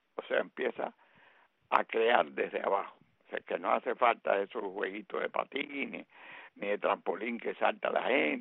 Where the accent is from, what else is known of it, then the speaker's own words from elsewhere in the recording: Cuba; como cubano